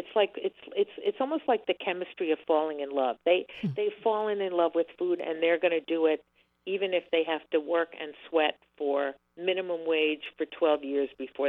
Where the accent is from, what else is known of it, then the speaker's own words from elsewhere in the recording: Miami Beach, Florida, United States; I grew up in Miami Beach, a child of parents who never cooked unless throwing a frozen TV dinner into the oven is your idea of cooking.